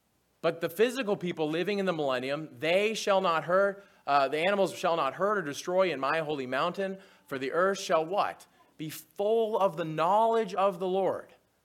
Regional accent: North Dakota, United States; My grandparents were Arkansas. I grew up in North Dakota, as you know.

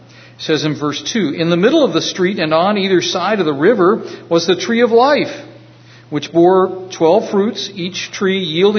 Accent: United States; you're going to know that I grew up in the United States. I was an American. It doesn't make me better. It's just where I grew up.

